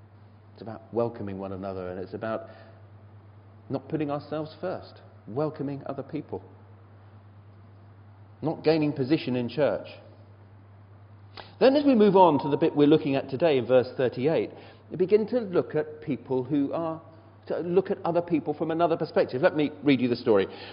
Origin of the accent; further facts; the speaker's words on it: United Kingdom; One of the great things about being British is we're such individualists, aren't we?